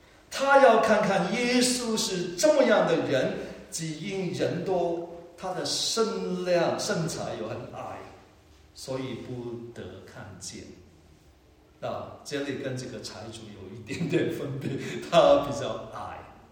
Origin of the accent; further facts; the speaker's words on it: Hong Kong; 我记得我小的时候在香港很贫穷嘛，经常去爬别人的番石榴树